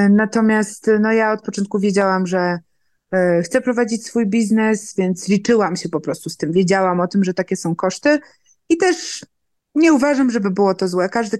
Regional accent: Kraków, Lesser Poland, Poland; moved away; Czasami jestem z Krakowa, to czasami mam takie myśli, a kurczę, ale poszłabym sobie na Kazimierz na piwo

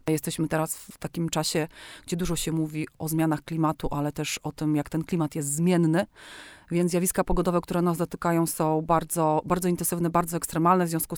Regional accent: Ostróda, Warmian-Masurian Voivodeship, Poland; jesteśmy z Ostródy. Ostródy to jest małe środowisko

